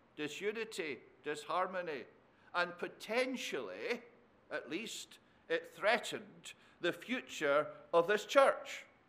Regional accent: the South, United States; accent: southern; I tried to refrain from my poor southern accent in reading it

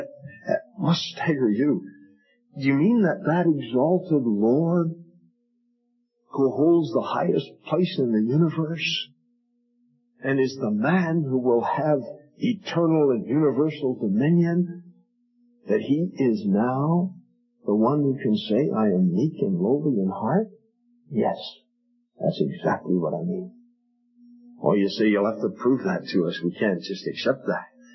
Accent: Ireland; I'm Irish, by the way, in case you think I'm poking fun at the Irishman.

